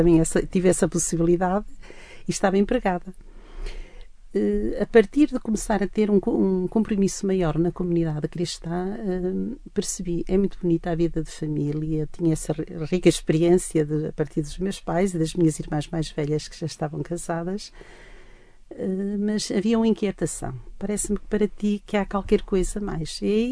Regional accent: Minho, Portugal; E eu penso que me identifiquei muito, sendo eu minhota

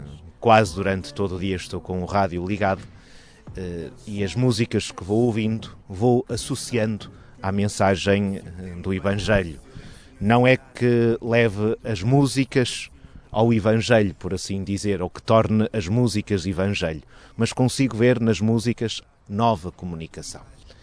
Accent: Norte, Portugal; accent: northern Portuguese; E aqui permitam-me que use a minha pronúncia do norte, que troca os vês pelos vês.

